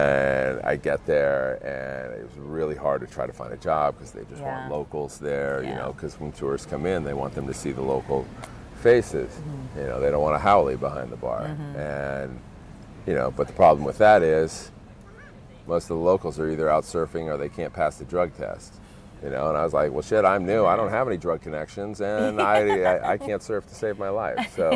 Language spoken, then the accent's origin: English; New York, United States; oh, you're from Philadelphia, I'm from New York. We're supposed to hate each other, but now we're in Hawaii, and it's like, yeah, we're East Coast people.